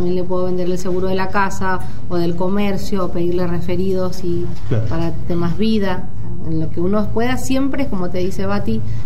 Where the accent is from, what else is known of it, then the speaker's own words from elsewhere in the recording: Argentina; más siendo argentino que tenemos que remarla en dulce de leche siempre